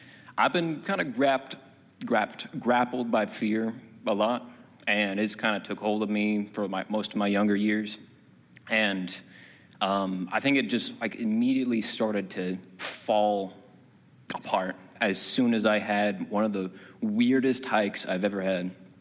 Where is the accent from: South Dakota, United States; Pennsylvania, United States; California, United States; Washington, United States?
California, United States; So I've come a long way, not because I'm from California.